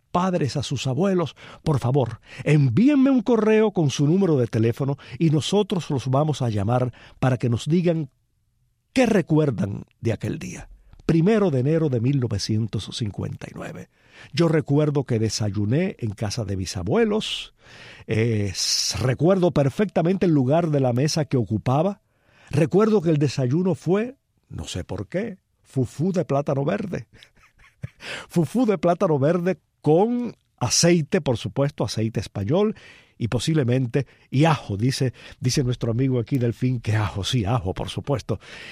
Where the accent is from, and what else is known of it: Cuba; born or raised there